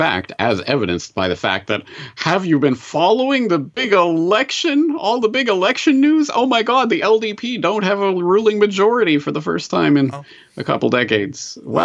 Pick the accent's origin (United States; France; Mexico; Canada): Canada; Alberta; biographical details in my own biography of growing up in Alberta